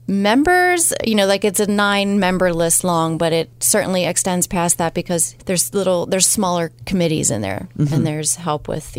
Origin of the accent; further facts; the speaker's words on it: Forest Hill, Maryland, United States; We're from Forest Hill.